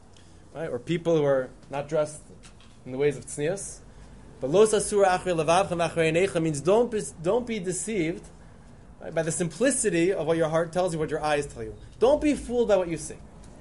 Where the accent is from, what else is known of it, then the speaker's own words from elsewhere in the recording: Philadelphia, Pennsylvania, United States; born there; I was born in 1981 in Philadelphia, Pennsylvania.